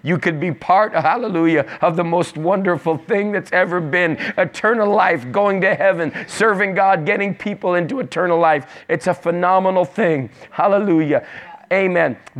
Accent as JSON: {"language": "English", "country": "Australia", "said": "I'm from Australia, by the way."}